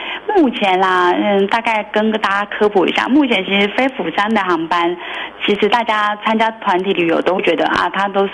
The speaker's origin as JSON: {"language": "Chinese", "country": "Taiwan", "said": "可能有些人就是可能会跟我们台湾人吃饭不太一样"}